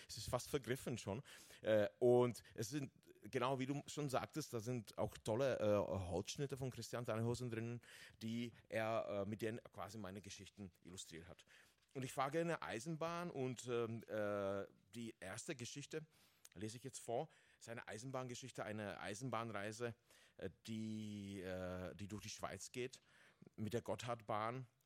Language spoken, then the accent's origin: German; Czechia; German is a second language; Ja, ich komme aus Tschechien, wohne mittlerweile aber irgendwo zwischen Böhmen und Berlin.